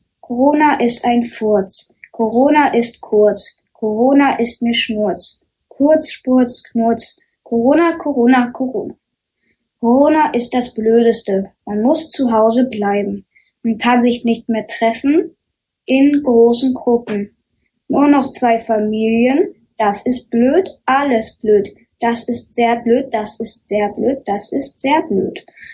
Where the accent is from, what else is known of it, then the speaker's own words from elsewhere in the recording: Dresden, Saxony, Germany; ich komme aus Dresden.